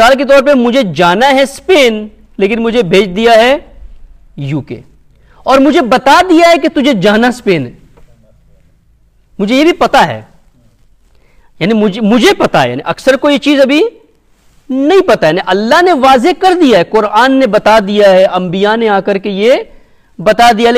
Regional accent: Pakistan; میں کہیں سے آیا ہوں، میں پاکستان سے آیا ہوں

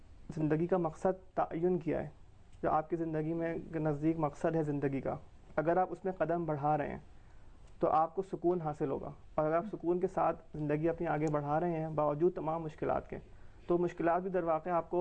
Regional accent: Karachi, Sindh, Pakistan; moved away as an adult; now in Qom, Iran; میں کراچی پاکستان سے ہوں.

